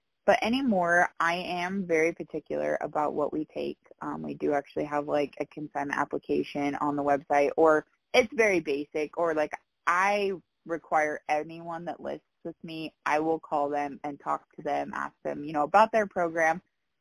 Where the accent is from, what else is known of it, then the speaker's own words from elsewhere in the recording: Wyoming, United States; I was born and raised in Southwest Wyoming, where horses are $1,500 horses.